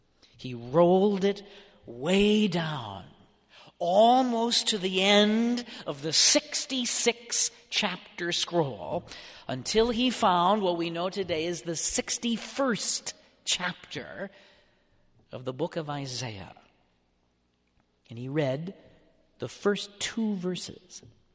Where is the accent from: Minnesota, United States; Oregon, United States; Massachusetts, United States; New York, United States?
Minnesota, United States; Austin; I returned to my hometown of Austin, Minnesota, where I grew up, in order to offer a mass of thanksgiving at my home parish of Queen of Angels.